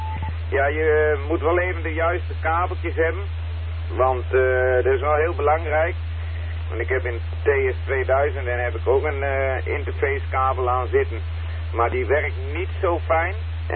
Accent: Deventer, Overijssel, Netherlands; Want ik kom ook uit Deventer.

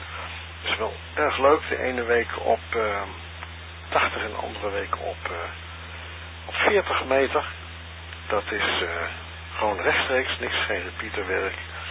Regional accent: Assen, Drenthe, Netherlands; born there; hebben we ook een repeater in Assen. Dat is mijn geboortedorp, zeg maar.

